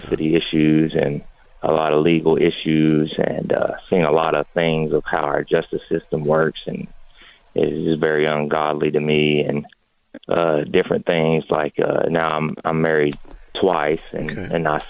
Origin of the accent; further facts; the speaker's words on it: Charlotte, North Carolina, United States; I'm from the Charlotte area.